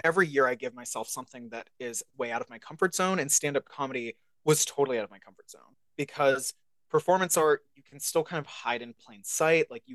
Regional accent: Salt Lake City, Utah, United States; I'm from Salt Lake City, Utah.

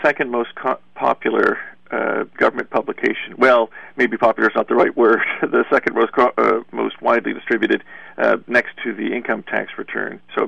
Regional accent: Canada; Well, I mean, I'm a Canadian.

